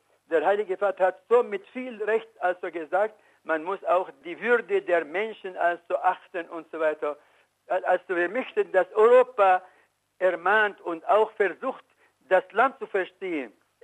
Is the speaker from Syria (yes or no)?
yes; Syria; German is a second language; ich bin nicht ein Mensch, der blind für Syrien ist, obwohl ich bin Syrer